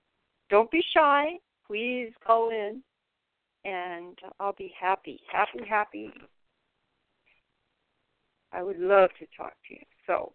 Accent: California, United States; moved away as an adult; We moved here from California. I am a native Californian. I spent my whole life in California

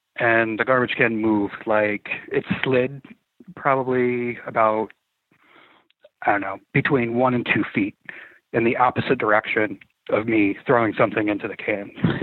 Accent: New York, United States; So the little town that I grew up in outside of Saratoga had a very rich history with the Quakers and Indians actually fighting each other.

